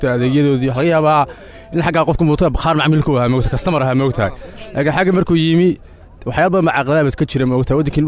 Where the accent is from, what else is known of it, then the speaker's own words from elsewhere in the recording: Xingalool, Sanaag, Somalia; waxaan ka imid gobolka Sanaag gaar ahaan degmada Xingalool